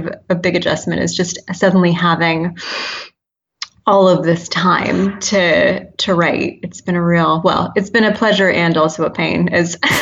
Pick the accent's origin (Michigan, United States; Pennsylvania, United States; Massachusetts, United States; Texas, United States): Massachusetts, United States; also born or lived in London; now in Maine, United States; I'm originally from Massachusetts, so we decided to move back to New England. So we're living in Maine now, which is quite a big change.